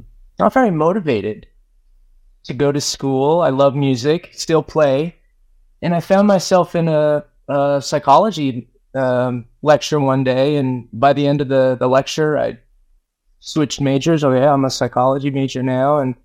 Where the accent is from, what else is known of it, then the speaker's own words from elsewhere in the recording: Burlingame, California, United States; And growing up in the Bay Area, I was aware of Saybrook when it was located there. And I know they did the residential conferences not far from where I grew up in Burlingame.